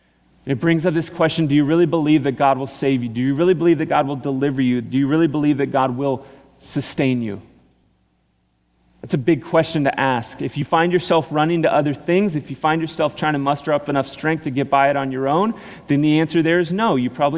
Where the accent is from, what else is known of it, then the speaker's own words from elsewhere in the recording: Missouri, United States; This is what would happen in the Midwest. Growing up in Missouri, we had tornadoes.